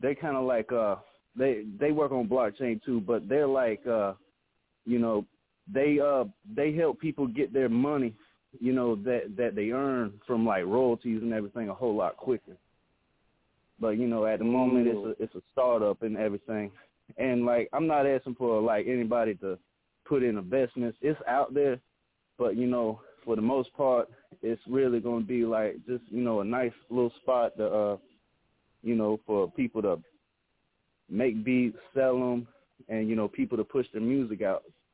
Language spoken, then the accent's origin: English; Waynesboro, Georgia, United States; I'm originally from Waynesboro, Georgia. I'm up here in Virginia right now with my cousins kicking it, man